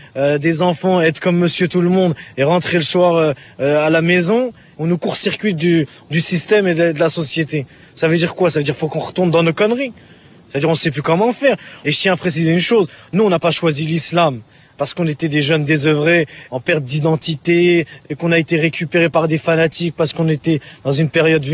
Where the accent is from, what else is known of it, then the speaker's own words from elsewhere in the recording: France; Je suis français, certes, de nationalité, mais musulman de confession.